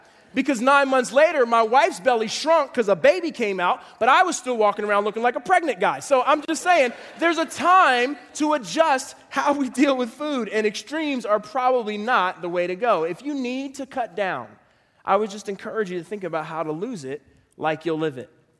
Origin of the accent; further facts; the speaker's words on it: Philadelphia, Pennsylvania, United States; I'm from Philly, and I miss me some Wawa hoagies.